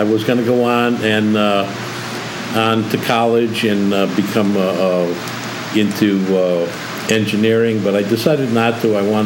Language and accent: English; Wallingford, Connecticut, United States; also born or lived in Meriden; I was born in Meriden. I was raised in Wallingford. Lived in Wallingford all my life.